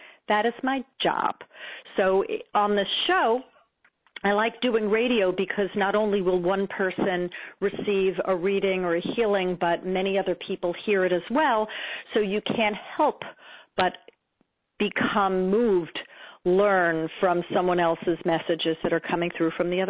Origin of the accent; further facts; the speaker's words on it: New York, United States; Well, I'm from Long Island, and now I live in New York.